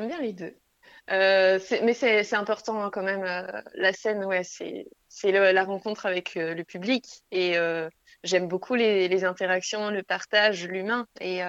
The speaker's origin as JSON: {"language": "French", "town": "Le Havre", "region": "Normandy", "country": "France", "said": "Ah, mon coin, il est parmi les vaches en Normandie. Je suis du Havre."}